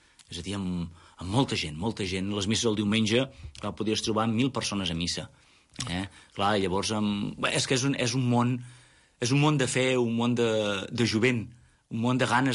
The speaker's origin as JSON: {"language": "Catalan", "town": "Olot", "region": "Catalonia", "country": "Spain", "said": "jo soc d'Olot"}